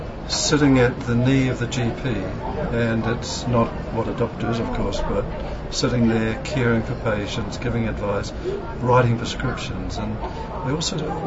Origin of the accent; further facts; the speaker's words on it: Waikato, New Zealand; And I have a mountain there, which is called Porongia, my mountain. There's a river, which is called Waipa, my river. And it's where I belong. Grew up 5,000 people, and I'm a Kiwi.